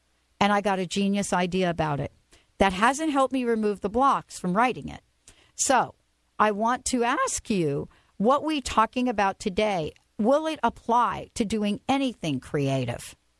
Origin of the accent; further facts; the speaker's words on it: New York, United States; Remember, I grew up in the Bronx, just to kind of, you know, remind you of that.